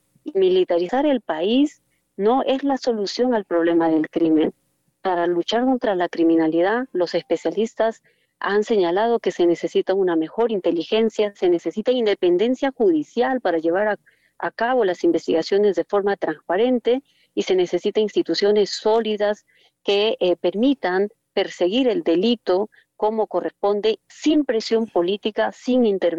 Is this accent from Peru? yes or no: yes; Peru; de seguridad que enfrentamos como peruanos y peruanas